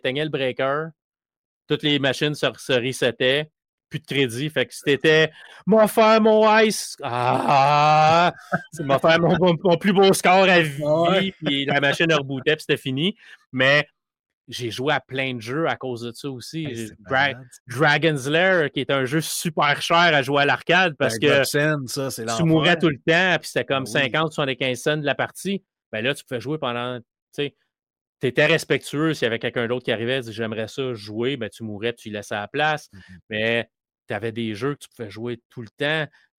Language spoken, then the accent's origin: French; Laval, Quebec, Canada; Quand j'étais jeune, je restais à Laval